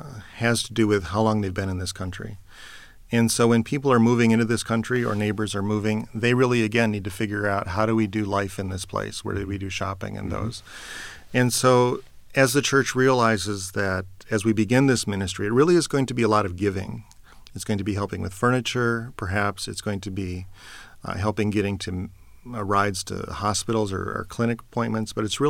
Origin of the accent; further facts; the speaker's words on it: Minnesota, United States; I think of my home state of Minnesota, where I think it's Fergus Falls.